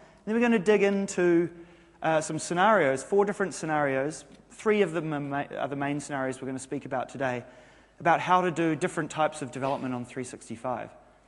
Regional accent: New Zealand; I'm a senior technical product manager with Microsoft on the SharePoint team from Redmond. And as you can probably tell, I'm a Kiwi

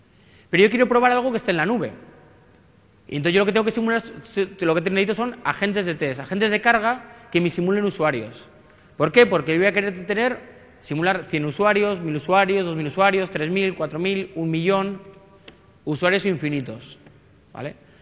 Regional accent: Bilbao, Basque Country, Spain; Y eso que soy de Bilbao.

